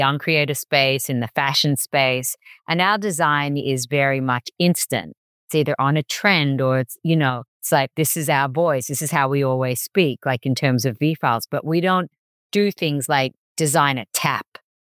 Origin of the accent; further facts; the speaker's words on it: Melbourne, Victoria, Australia; We're Australian, we're from Melbourne